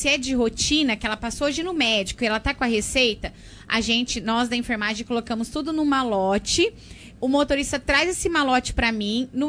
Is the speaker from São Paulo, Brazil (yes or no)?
yes; Pirangi, São Paulo, Brazil; Não, eu sou de Pirangi.